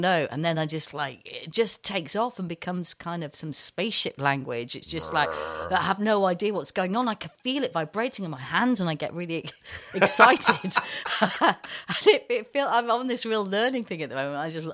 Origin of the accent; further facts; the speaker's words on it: West Midlands, United Kingdom; Yeah, and I grew up in Herefordshire.